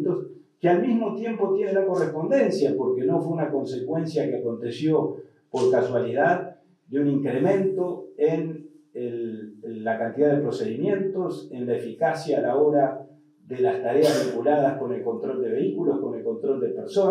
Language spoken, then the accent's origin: Spanish; Uruguay; somos todos orientales, somos todos uruguayos